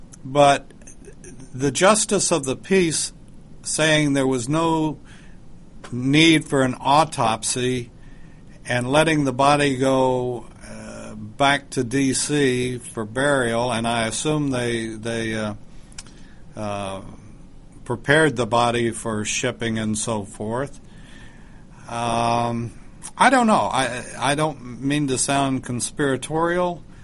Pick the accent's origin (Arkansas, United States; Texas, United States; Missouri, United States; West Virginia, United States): Texas, United States; I grew up in Texas, and only under the Lyndon Johnson administration, or when he was in power in Texas, would I believe any of the stuff that's going on.